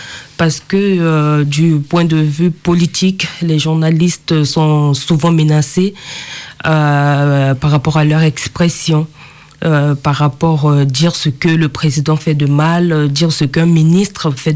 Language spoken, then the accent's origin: French; Central African Republic; first language Sango; French is a second language; Je viens de la Centrafrique, un pays qui se situe au centre de l'Afrique.